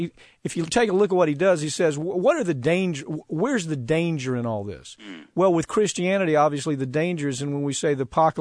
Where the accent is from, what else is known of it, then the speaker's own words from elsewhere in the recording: the South, United States; I was raised in the South around all of this.